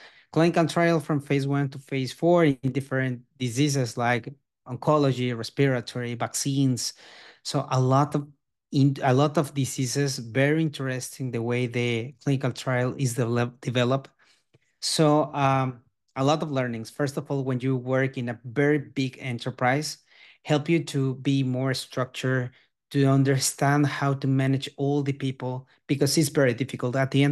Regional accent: Mexico; English is a second language; now in Miami, United States; I'm from Mexico. Now living here in Miami, but I am original from Mexico.

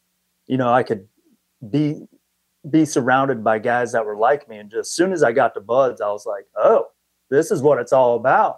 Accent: Lawrenceville, Georgia, United States; also born or lived in Dayton, Ohio; I was born in Dayton, Ohio. I'm a military brat. My dad was in the Air Force, and I was born at Wright-Patterson Air Force Base. And, you know, before I started hitting my teens, we moved to Georgia and spent the rest of my time in Lawrenceville, Georgia.

